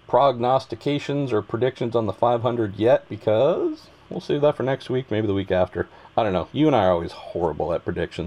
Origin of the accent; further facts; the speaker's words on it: California, United States; This could just be a thing because I'm from California and grew up dreaming of going to Indianapolis